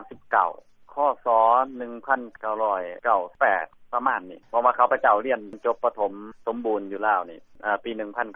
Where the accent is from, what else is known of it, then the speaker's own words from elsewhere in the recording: Khong, Champasak, Laos; now in Thailand; บ้านอยู่เมืองลาวนี่คืออยู่เมืองโขงแขวงจำปาสักอยู่เกาะดอนกลางแม่น้ำโขงสีพันดอนบ้านดอนสางดอนสมมุน